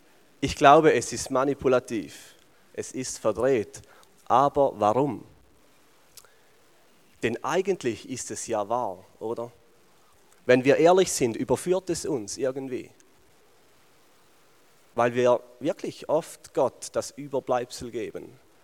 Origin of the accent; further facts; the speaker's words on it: Switzerland; viel an Geld, auch als Schweizer speziell.